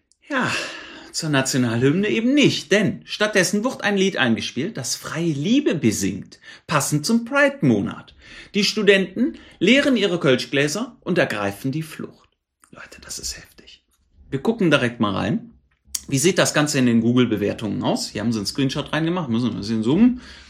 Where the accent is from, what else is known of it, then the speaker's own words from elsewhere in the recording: Cologne, North Rhine-Westphalia, Germany; Ich bin geborener Kölner. Zu meiner Zeit war Köln auch noch anders in den 80er Jahren